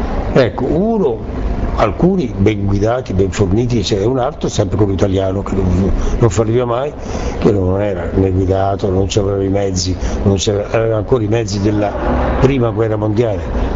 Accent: Viareggio, Tuscany, Italy; perché io sono di Viareggio

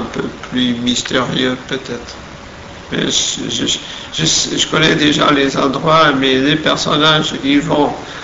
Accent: Porto, Porto District, Portugal; French is a second language; je cherche du côté de ma ville natale, qui est Porto, du fleuve.

